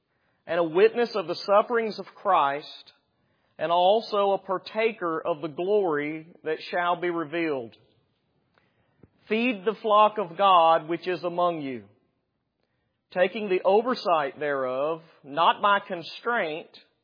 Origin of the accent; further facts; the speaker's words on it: Alabama, United States; Well, I'm from Alabama. I readily admit